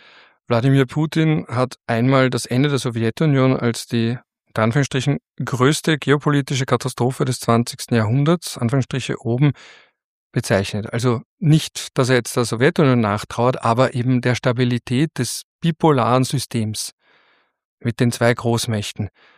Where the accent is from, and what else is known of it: Austria